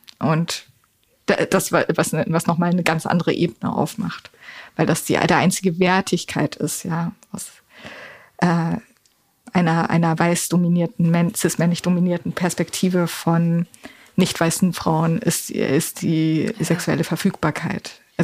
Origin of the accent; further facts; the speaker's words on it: Germany; born there; aber ich bin in Deutschland geboren, weil es war noch Apartheid. Meine Eltern hätten nicht heiraten dürfen in Südafrika.